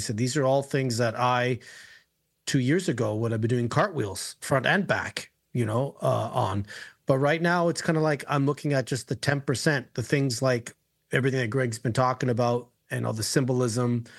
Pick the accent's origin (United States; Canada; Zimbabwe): Canada; being Canadian